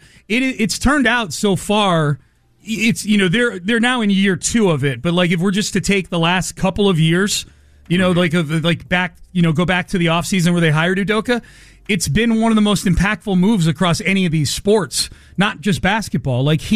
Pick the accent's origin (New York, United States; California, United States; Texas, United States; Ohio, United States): Texas, United States; Santa Fe; I'm from Santa Fe, next to Hitchcock, far from country, LOL.